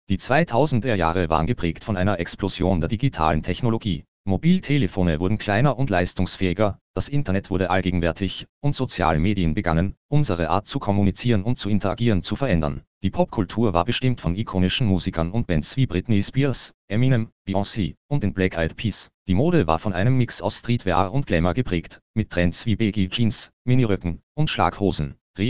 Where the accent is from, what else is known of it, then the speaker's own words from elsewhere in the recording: Lüneburg, Lower Saxony, Germany; also born or lived in Clausthal-Zellerfeld; als ich in meiner Geburtsstadt Clausthal-Zellerfeld in dem Stück Das kleine Teehaus der niedersächsischen Landesbühne auftrat. Während meiner Schulzeit in Lüneburg